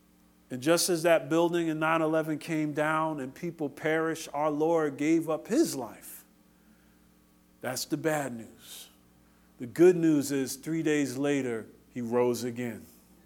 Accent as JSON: {"language": "English", "region": "Northeast", "country": "United States", "tie": "born or raised there", "said": "I grew up in the Northeast, and I love Jersey"}